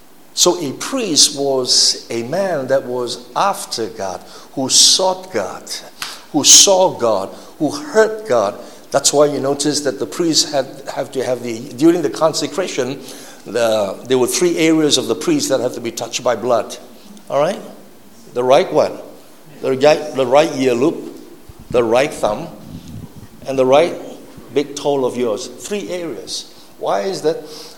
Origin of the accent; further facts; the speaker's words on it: Malaysia; That's our responsibility as a Malaysian. And as a Christian